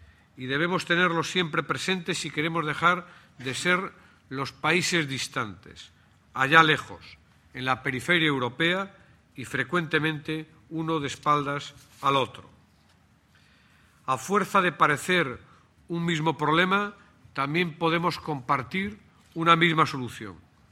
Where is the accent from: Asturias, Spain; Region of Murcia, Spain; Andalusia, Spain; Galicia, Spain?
Galicia, Spain; que soy gallego, de una tierra española que comparte con Portugal la lengua y otras esencias fundamentales del ser y sentir de las gentes